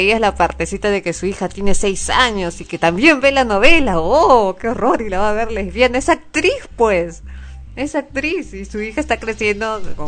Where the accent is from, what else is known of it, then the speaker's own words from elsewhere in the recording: Los Olivos, Lima, Peru; es el caso nuevamente que somos de Lima Norte, Los Olivos